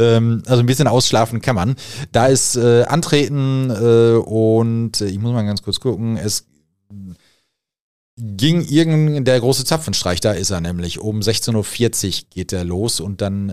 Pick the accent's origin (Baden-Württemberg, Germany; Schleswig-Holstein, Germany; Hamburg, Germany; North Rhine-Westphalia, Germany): North Rhine-Westphalia, Germany; Marl; born there; Aber ich finde persönlich als gebürtiger Maler auch, muss stehen bleiben.